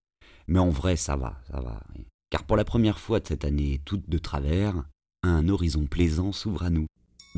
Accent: Paris, Île-de-France, France; j'ai 42 ans, je suis parisien, célibataire et comédien.

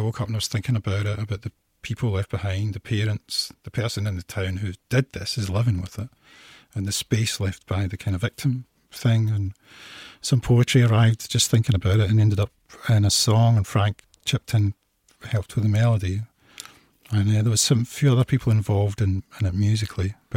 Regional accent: Scotland, United Kingdom; As far as being Scottish and what it means, I don't know.

